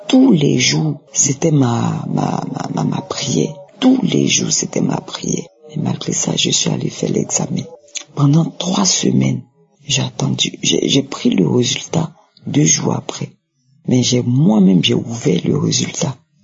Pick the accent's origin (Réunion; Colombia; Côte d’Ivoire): Côte d’Ivoire; je suis une Ivoirienne vivant en Côte d'Ivoire.